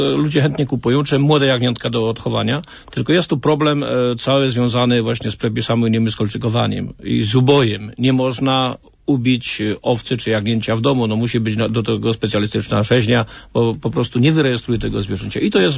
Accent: Słopnice, Lesser Poland, Poland; w tej miejscowości, gdzie jestem ze Słopnic, koło Limanowej, to już jest troszeczkę chłodniej

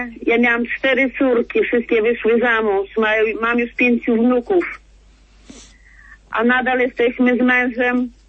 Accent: Białystok, Podlaskie Voivodeship, Poland; jestem z Białegostoku.

